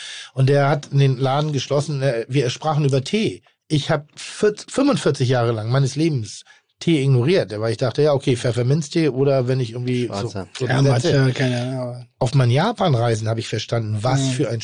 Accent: Austria; ich bleibe jetzt hier in meinem kleinen Dorf und ich würde ja gar nicht wissen als Österreicher, was Parmesankäse ist.

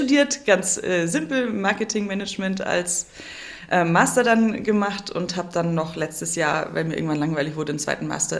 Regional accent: Kempten, Bavaria, Germany; also born or lived in Munich; now in Memmingen, Germany; Aus Kempten. Ich bin tiefste Allgäuerin, in Kempten geboren, aufgewachsen, bin nie aus Bayern rausgekommen, weil ich dann nach München gezogen bin und jetzt wieder so halb im Allgäu zurück.

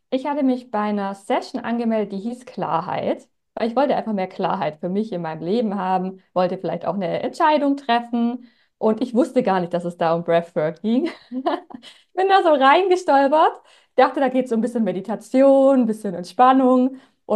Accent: Stuttgart, Baden-Württemberg, Germany; Ich komme aus dem Schwabenland, aus Stuttgart und bin Atemtrainerin, auch Breathwork-Trainerin.

